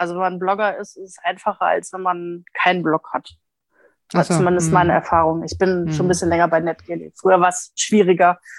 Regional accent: Essen, North Rhine-Westphalia, Germany; now in Recklinghausen, Germany; Ich komme eigentlich aus Essen.

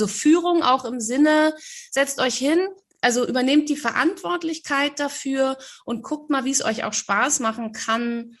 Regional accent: Berlin, Germany; Also so als Jugendliche, ne, ich komme aus Berlin.

